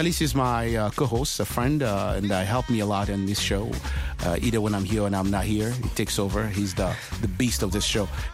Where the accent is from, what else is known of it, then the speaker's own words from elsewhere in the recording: Bamako, Mali; Moi, je viens de Bamako.